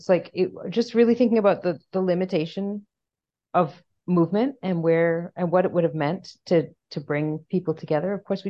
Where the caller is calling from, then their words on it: Bengaluru, Karnataka, India; I'm calling from Bangalore, India, and so it's the time of night when the dogs start howling.